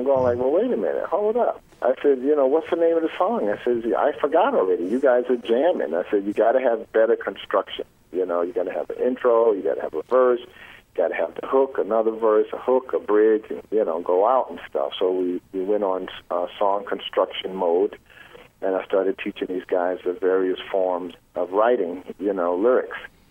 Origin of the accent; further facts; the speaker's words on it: New York, United States; now in Minneapolis, United States; And, you know, I mean, what else could keep me in Minneapolis? And I'm from New York.